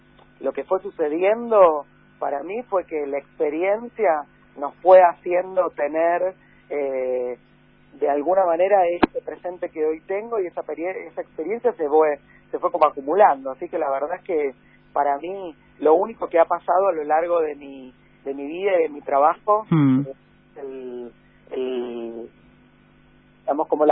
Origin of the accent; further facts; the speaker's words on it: Argentina; como argentinos tenemos que reírnos de nosotros mismos